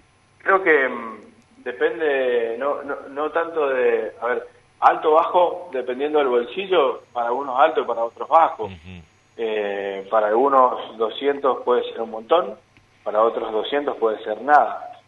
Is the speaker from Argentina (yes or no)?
yes; Argentina; creo que tenemos que sacarnos como argentinos esa búsqueda, ¿no es cierto?